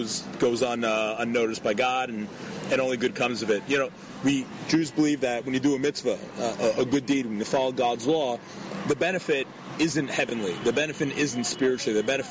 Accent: New Jersey, United States; It is very normal. I grew up in New Jersey. It's very normal to have a volunteer police corps.

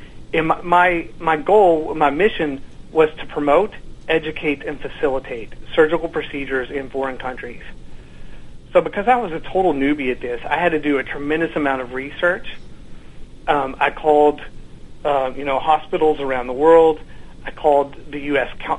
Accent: Kentucky, United States; I'm originally from Kentucky and ended up, I went to school in Washington, D.C., and I was a business consultant for several years.

